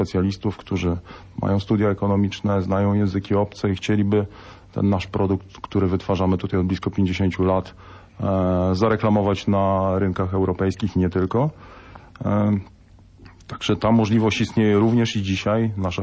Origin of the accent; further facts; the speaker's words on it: Kościerzyna, Pomeranian Voivodeship, Poland; Też tutaj.